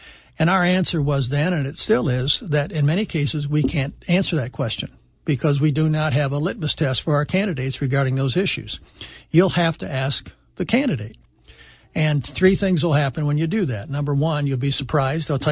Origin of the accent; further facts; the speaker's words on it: United States; It doesn't please me, though, as an American.